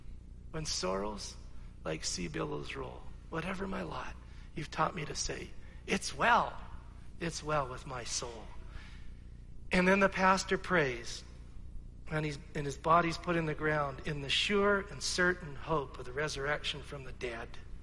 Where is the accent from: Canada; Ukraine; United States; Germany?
Canada; Coquitlam, British Columbia; like we grew up together in Coquitlam, B.C. We went to the same church.